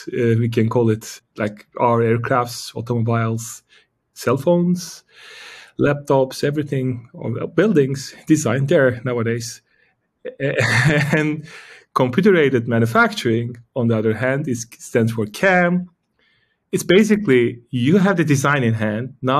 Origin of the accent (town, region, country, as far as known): Istanbul, Turkey; born or raised there; English is a second language; also born or lived in Canada; now in Sweden